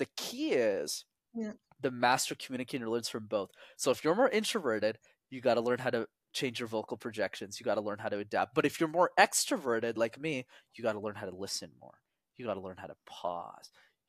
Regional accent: Montreal, Quebec, Canada; first language English; I struggled presenting in a second language. I'll tell you why. Because obviously my English is my first one. But growing up in Montreal in Canada, for those who don't know, it's a city where you need to know how to speak French

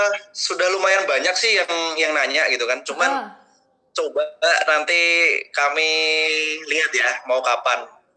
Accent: Salatiga, Central Java, Indonesia; aku suka Salatiga, aku orang Salatiga dan bangga

